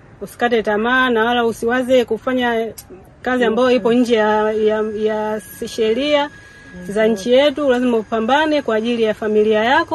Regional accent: Mbezi, Dar es Salaam, Tanzania; also born or lived in Dodoma; now in Paje, Tanzania; Nimetoka Bara, kwa kijiji nilichozaliwa kabisa ni Dodoma, ila nimetokea Mbezi, maeneo ya Mbezi ya Kimara da. Nimekuja kutafuta maisha na hapa nafanya kazi ya massage. Nipo Paje, Zanzibar

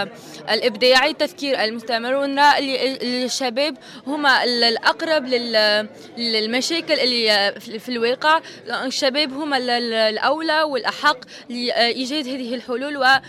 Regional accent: Tunisia; من وجهه نظري من بلادي من تونس

